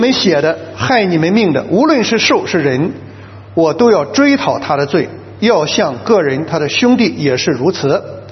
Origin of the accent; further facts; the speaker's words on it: China; 所以从我们中国人造字的时候就知道血是用来赎罪的